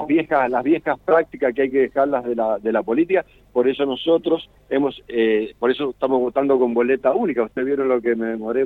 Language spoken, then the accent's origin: Spanish; Mendoza, Argentina; lo que somos los mendocinos